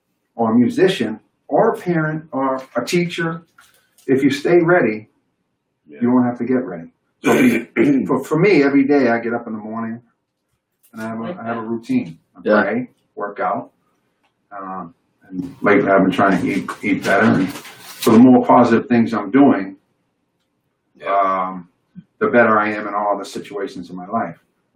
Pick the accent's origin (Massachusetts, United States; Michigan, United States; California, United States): Massachusetts, United States; Boston; Growing up in South Boston, I remember I was a kid and there were force busing deal and I got plucked out of one school to go to another school